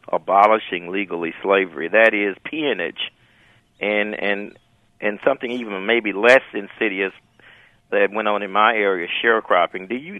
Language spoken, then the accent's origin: English; Little Rock, Arkansas, United States; I'm a Southerner by birth, African-American, grew up in Arkansas near the Little Rock Central, so I'm well-versed in many of the issues.